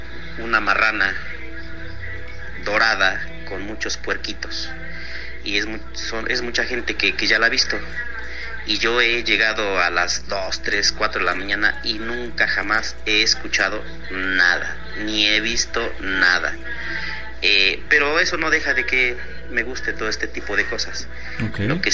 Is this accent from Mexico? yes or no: yes; Tlaxcala, Mexico; Yo soy de Tlaxcala y ahí es muy común que haya apariciones y leyendas, ¿no?